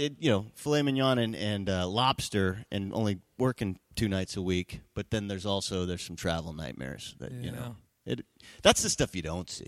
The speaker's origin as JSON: {"language": "English", "town": "Las Vegas", "region": "Nevada", "country": "United States", "said": "So, where are you from? And I go, Las Vegas."}